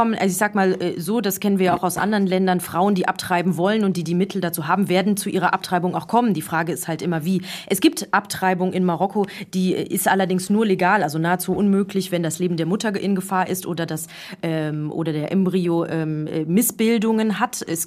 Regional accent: Frankfurt, Hesse, Germany; now in Rabat, Morocco; als das vielleicht jetzt in meiner Heimatstadt Frankfurt ist.

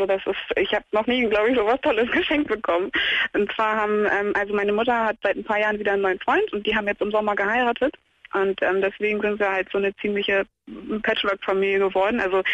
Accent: Netherlands; meine Familie, also wir kommen aus Holland

